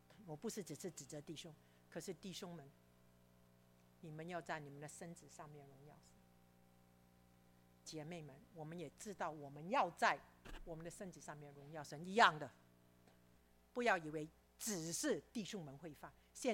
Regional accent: Hong Kong; 因为我从香港来

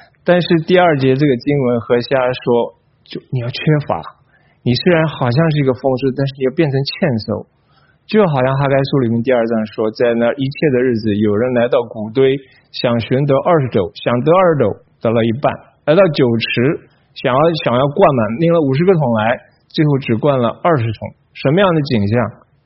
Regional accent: China; 我是大陆来的哈

